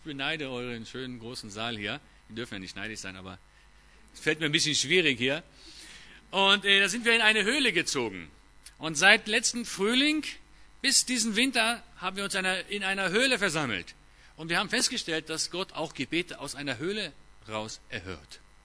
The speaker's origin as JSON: {"language": "German", "country": "Israel", "tie": "born or raised there", "also_born_or_lived": "Düsseldorf, Germany", "said": "Ich bin eigentlich in Düsseldorf geboren, aber seit meinem 11. Lebensjahr lebe ich in Israel und bin dort aufgewachsen. Wir wohnen in einem Ort, der ein bisschen anders aussieht, auch ein bisschen anderes Klima hat als hier. Das ist Maale Adumim"}